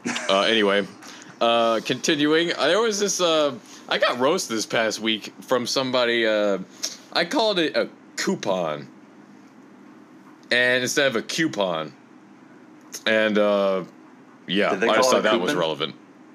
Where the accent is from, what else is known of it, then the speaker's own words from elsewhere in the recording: South Carolina, United States; Let's just say that I'm from South Carolina. The end.